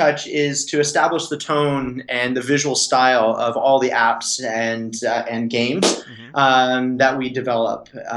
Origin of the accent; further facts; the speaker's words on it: San Jose, California, United States; I started when I was 19 years old, kid growing up in West San Jose